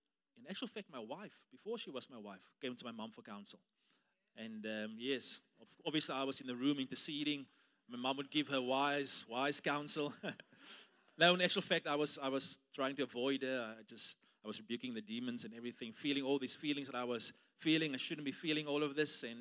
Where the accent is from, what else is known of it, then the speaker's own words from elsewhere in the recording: Beaufort West, Western Cape, South Africa; I grew up in Beaufort West